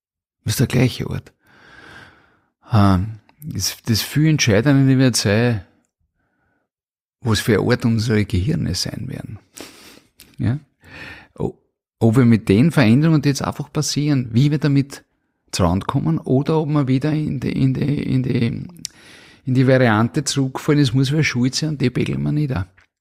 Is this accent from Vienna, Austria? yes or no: yes; Vienna, Austria; born there; In meinem Alter, geboren 1973 in Wien